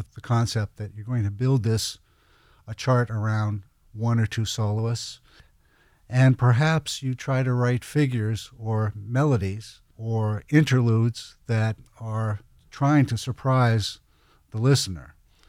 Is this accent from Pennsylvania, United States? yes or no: yes; Pittsburgh, Pennsylvania, United States; now in Los Angeles, United States; You know, when I was growing up in Pittsburgh, I'd be listening